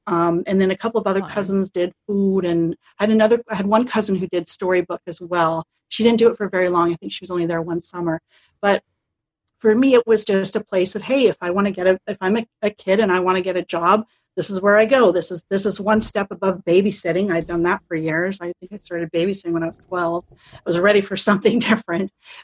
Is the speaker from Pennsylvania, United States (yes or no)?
no; Anaheim, California, United States; So living and growing up in Anaheim, working at Disney was kind of a rite of passage, really.